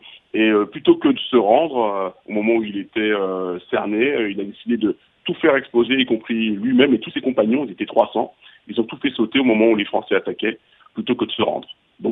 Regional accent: France; born there; moi je suis d'origine guadeloupéenne, et j'ai entendu parler de Louis Delgrès assez tard dans ma vie, puisque je suis né en France métropolitaine, j'ai pas grandi à la Guadeloupe.

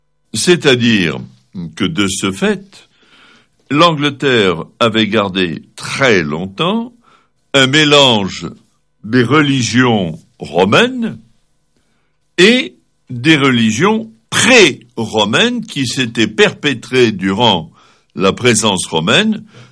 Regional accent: Lebanon; chez nous, au Liban, on dit avec une certaine pointe d'ironie

